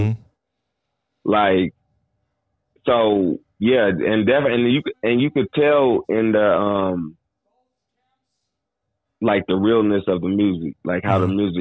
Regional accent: Denver, Colorado, United States; I grew up in a suburb in the northeast part of Denver called Montbello. Normal community. Back in the days where I was growing up, this is a predominantly black community.

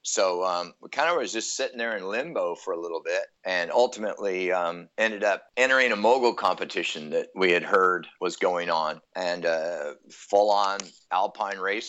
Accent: South Lake Tahoe, California, United States; I could train moguls because I grew up in South Shore. I raced for Heavenly when I was a kid, but I skied Kirkwood.

